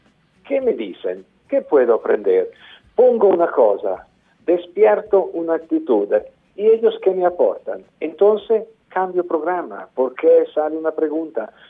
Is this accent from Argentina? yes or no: no; Italy; Spanish is a second language; now in Colombia; yo soy italiano, ecco, el acento se entiende.